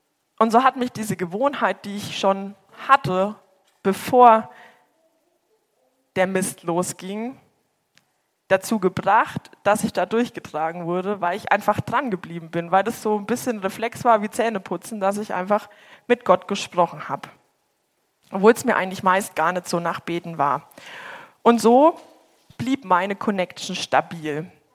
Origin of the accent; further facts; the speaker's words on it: Bavaria, Germany; Ich komme aus Bayern und es ist echt immer eine Strecke, die ich da hinfahren muss